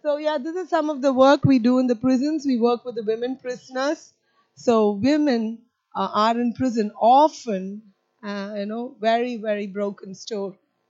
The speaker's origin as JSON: {"language": "English", "region": "Kerala", "country": "India", "lives_now": "Bangalore, India", "said": "I'm Indian. I'm South Indian. I come from what we call in India God's own country, Kerala. But I'm right now based in Bangalore. And so I come from a different faith background."}